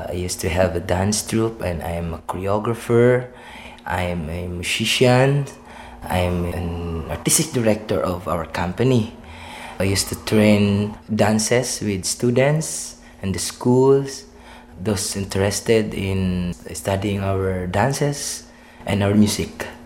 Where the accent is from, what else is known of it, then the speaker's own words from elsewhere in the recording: Cotabato City, Bangsamoro, Philippines; I came from Cotabato City, from Maguindanao province, which is the Maguindanao tribe. And of course, I'm a Maguindanao.